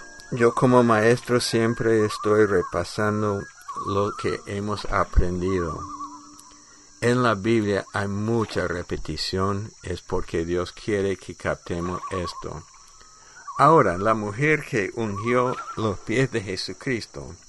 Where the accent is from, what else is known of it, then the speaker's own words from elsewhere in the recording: United States; En mi país, Estados Unidos